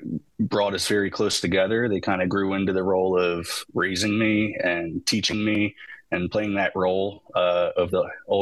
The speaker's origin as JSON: {"language": "English", "town": "Levittown", "region": "Pennsylvania", "country": "United States", "said": "I am from Levittown, Pennsylvania. I am the second youngest of six."}